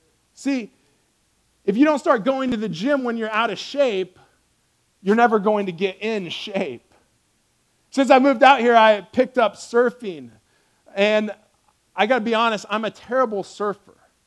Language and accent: English; Nebraska, United States; And I'm just like, yeah, I'm from Nebraska.